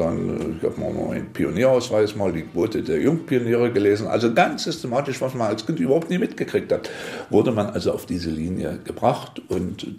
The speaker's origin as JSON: {"language": "German", "town": "Hoyerswerda", "region": "Saxony", "country": "Germany", "tie": "born or raised there", "said": "Ich bin in Hoyerswerda geboren, bin hier zur Schule gegangen und ich bin ein Kumpel."}